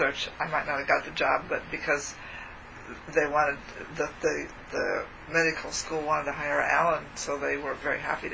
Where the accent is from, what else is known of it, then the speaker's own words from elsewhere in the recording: Nebraska, United States; I think being growing up in Nebraska, I didn't ever consider the government as an employer.